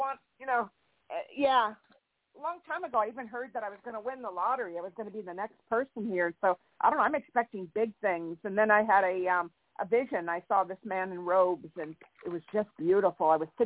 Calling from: California, United States; Hi, Claire Candy. … I'm in California.

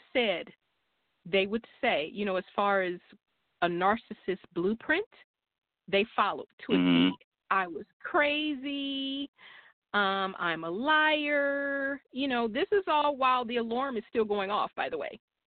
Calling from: Missouri, United States; calling from Missouri.

